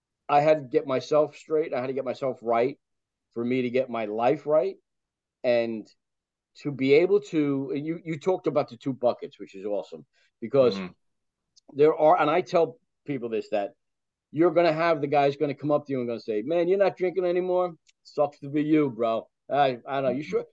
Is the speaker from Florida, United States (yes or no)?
no; New Jersey, United States; So, you know what? I'm from New Jersey. We all got it.